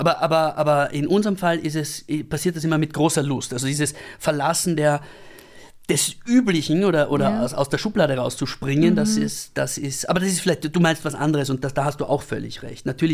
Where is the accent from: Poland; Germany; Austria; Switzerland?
Austria; Und das ist nicht groß geschrieben bei uns in Österreich.